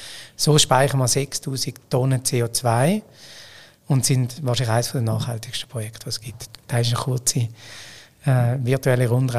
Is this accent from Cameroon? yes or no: no; Appenzell, Switzerland; Und ich bin auch Appenzeller und ich bin auch bodenständig.